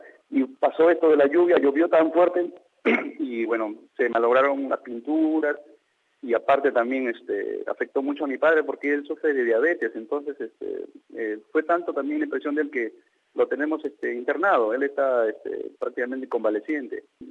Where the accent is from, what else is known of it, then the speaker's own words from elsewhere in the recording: Cajabamba, Cajamarca, Peru; born there; now in Trujillo, Peru; Él nació en Cajabamba, mis padres también nacieron en Cajabamba, yo nací en Cajabamba